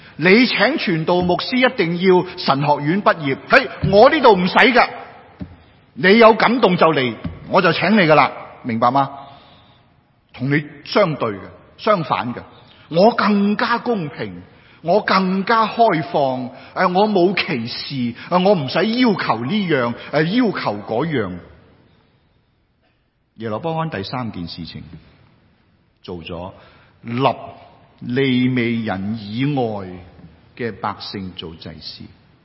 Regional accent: China; 咁唔系，我哋中国人先至系8月15日中秋嘅啫，系嘛？

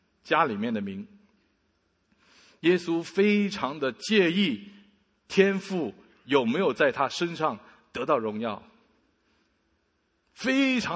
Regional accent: China; 如果做这样的事情我们中国人真的很丢脸

